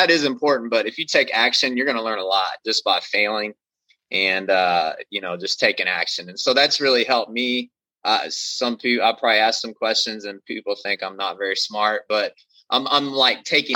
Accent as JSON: {"language": "English", "town": "Lexington", "region": "Kentucky", "country": "United States", "lives_now": "Cincinnati, United States", "said": "I'm from Lexington, Kentucky. That's central Kentucky. I know that area well. I'm in Cincinnati now."}